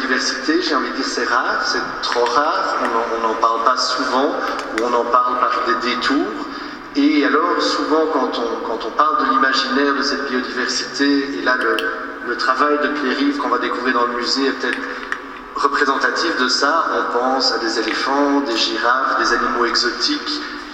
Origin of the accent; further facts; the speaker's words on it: Belgium; elle est chez nous en Belgique.